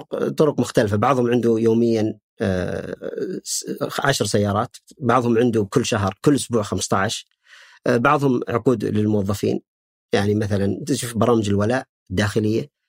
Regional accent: Eastern Province, Saudi Arabia; يمكن أنا القلب شرقاوي بس يمكن روح جدة

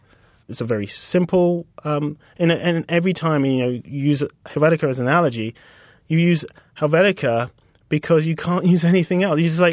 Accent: United Kingdom; accent: British; she looked at us both, like, in amazement that we came from Mars with, like, these British accents.

